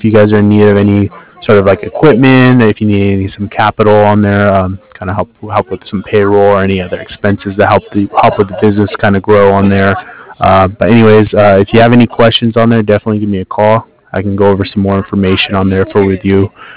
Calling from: Cardiff, Wales, United Kingdom; I'm calling over from Cardiff.

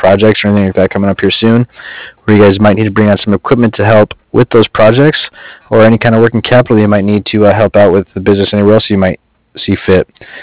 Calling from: Cardiff, Wales, United Kingdom; I'm calling from Cardiff. It's C-A-R-D-I-F-F, like Frank Frank.

